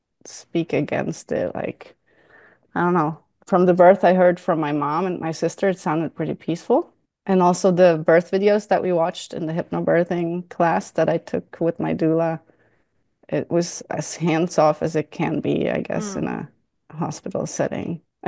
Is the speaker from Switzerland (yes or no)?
yes; Switzerland; moved away as an adult; now in United States; Yeah, I'm originally from Switzerland, but we moved here almost 10 years ago.